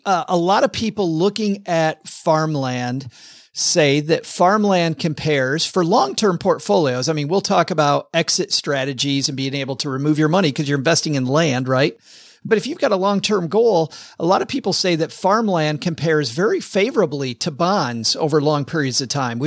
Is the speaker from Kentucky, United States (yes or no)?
no; Michigan, United States; from where I grew up in Michigan, you know, right across from Ontario, you've got all this farmland right in your backyard all around you.